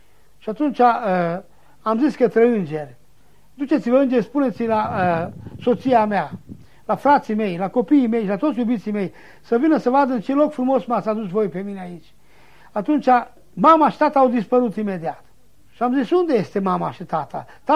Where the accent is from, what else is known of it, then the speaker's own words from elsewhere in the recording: Satu Mare County, Romania; La mine sunt un sfert, dacă nu mai mult, sunt unguri de un sfert în satul meu, în județul Satu Mare. De aceea am învățat ungurește de copil și mă bucur.